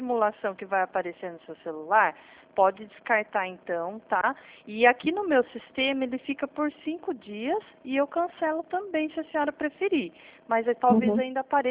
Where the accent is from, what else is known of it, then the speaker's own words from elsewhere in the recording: São Paulo, Brazil; Eu sou de Atibá, interior de São Paulo.